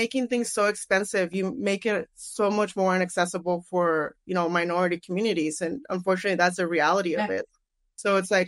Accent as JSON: {"language": "English", "region": "Mexico City", "country": "Mexico", "second_language": "English", "said": "being Mexico City and allowing me to go back to my home country, I was like, I have to go for this."}